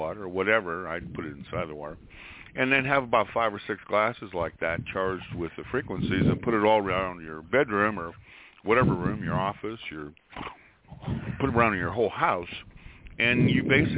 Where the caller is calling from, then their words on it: Ohio, United States; I'm calling from Ohio.